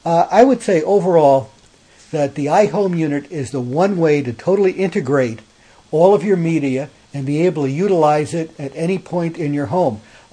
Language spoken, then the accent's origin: English; Branford, Connecticut, United States; I'm from Brantford, Connecticut, and I'm going to review Elgato's iHome.